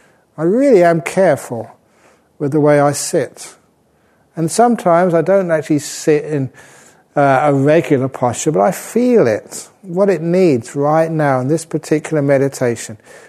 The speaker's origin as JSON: {"language": "English", "region": "London", "country": "United Kingdom", "tie": "born there", "said": "And don't think that I was born on Mars, okay? I was born in London. So, I'm just an ordinary guy."}